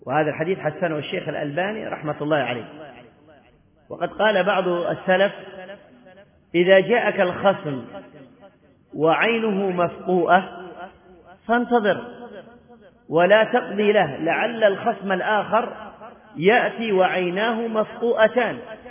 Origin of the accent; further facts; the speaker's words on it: Yemen; وهذا وإن كان قليل عندنا في اليمن، قضية السائق وقضية الشغالة